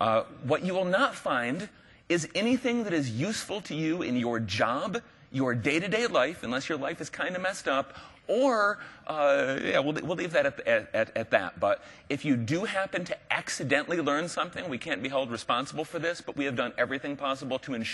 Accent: United States; You know, I'm American.

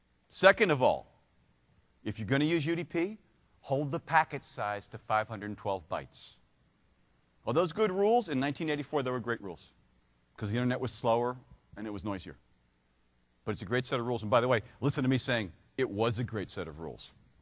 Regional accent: New York, United States; now in Virginia, United States; So I'm originally from New York, which is why I talk this fast. And I live now in the middle of nowhere, right around the H in southeastern Virginia.

